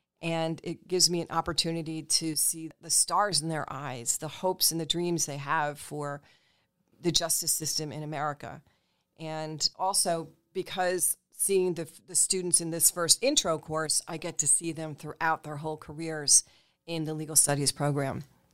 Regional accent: Hastings-on-Hudson, New York, United States; I grew up right next door to Mercy Dobbs Ferry. I grew up in Hastings-on-Hudson.

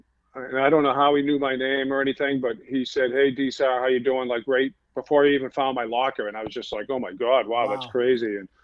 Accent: Boston, Massachusetts, United States; I grew up in Boston

